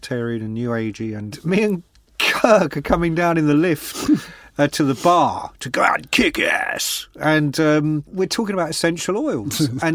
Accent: Ireland; I'm Irish.

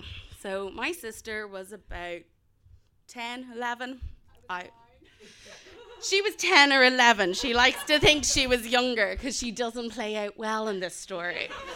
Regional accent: South Africa; also born or lived in Indonesia / Kenya; So we grew up travelling around the world. We're born in Indonesia, lived in Kenya and in South Africa. And our parents are white, we're not. And we grew up in South Africa after apartheid.

